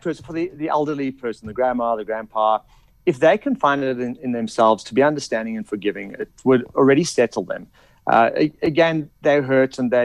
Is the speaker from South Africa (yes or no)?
yes; Johannesburg, Gauteng, South Africa; because I'm from Joburg, do you have people, loved ones that are still in Joburg?